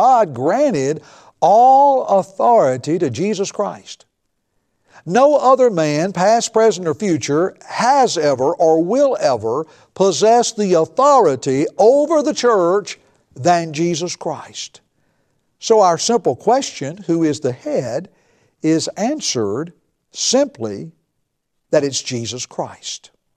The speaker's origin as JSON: {"language": "English", "region": "Tennessee", "country": "United States", "tie": "born or raised there", "said": "I'm reminded of where I grew up in Middle Tennessee."}